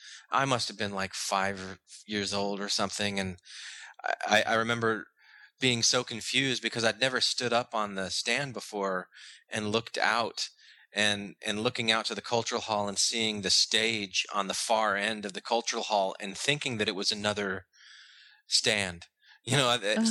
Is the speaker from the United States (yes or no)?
yes; Arizona, United States; You know, I grew up in Arizona.